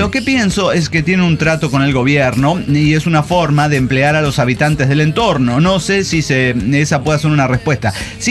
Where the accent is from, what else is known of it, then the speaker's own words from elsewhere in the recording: Peru; Soy latinoamericana, soy peruana.